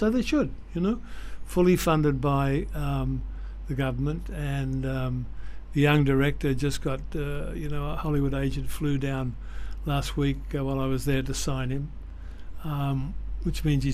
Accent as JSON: {"language": "English", "country": "Australia", "moved": "yes", "lives_now": "United States", "said": "Yeah, I think it does. Umar, I should remind your audience, or remind you, that actually, yes, I am Australian, but I've lived in the States for 30 years."}